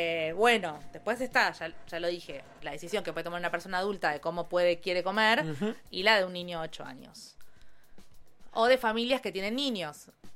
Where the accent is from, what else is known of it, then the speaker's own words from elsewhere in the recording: Villa Elisa, Buenos Aires Province, Argentina; Porque soy de allá, o sea, soy de Villa Elisa.